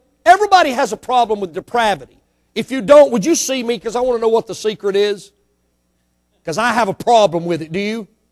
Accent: Mississippi, United States; born there; Now, I was born in Mississippi.

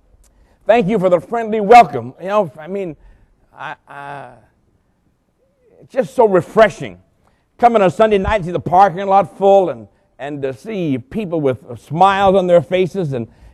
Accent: Boston, Massachusetts, United States; I'm from Boston. My wife and I were both raised in Boston. And people in Boston are very reserved.

